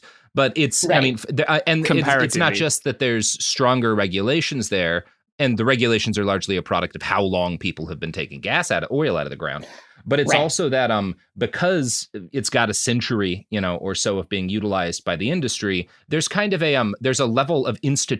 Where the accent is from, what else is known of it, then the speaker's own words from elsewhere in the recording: Texas, United States; I grew up in Texas and I had a lot of friends from the Permian Basin.